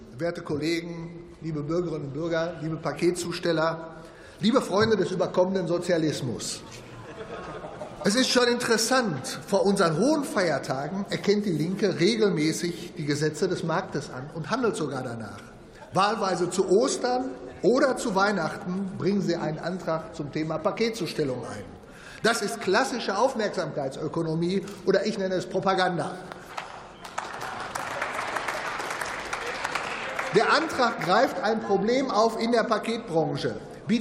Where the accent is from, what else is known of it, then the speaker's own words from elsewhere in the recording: Dortmund, North Rhine-Westphalia, Germany; aus meiner Heimatstadt Dortmund